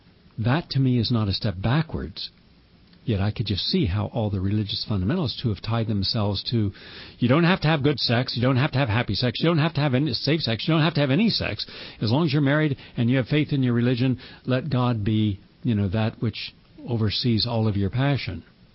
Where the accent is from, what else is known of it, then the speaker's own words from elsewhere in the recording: West Virginia, United States; And by the way, you know I'm from West Virginia.